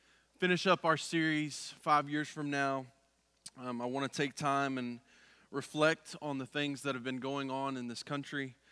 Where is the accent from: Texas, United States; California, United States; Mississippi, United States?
Mississippi, United States; Growing up in Mississippi, I've seen this, I've heard this